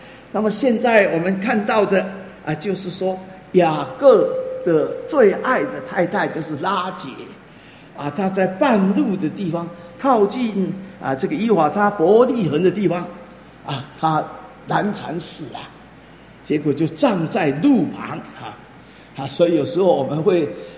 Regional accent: Taiwan; 这个是我们台湾人是这样子啊

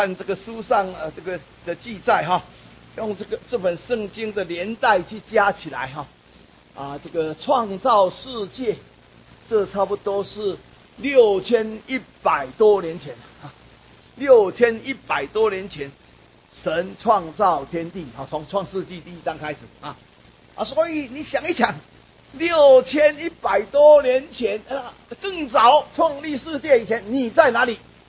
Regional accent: Taipei, Taiwan; 我小时候都是住在台北，5岁到12岁我有记忆，我在台北这个地方搬家搬啊7次，5岁到12岁，所以到12岁，5年级上学期才，民国43年哈，才搬到大龙洞这个地方

